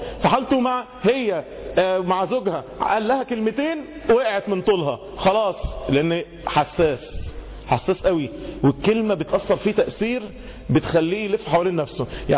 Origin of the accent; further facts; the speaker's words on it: Egypt; احنا كمصريين، احنا كمصريين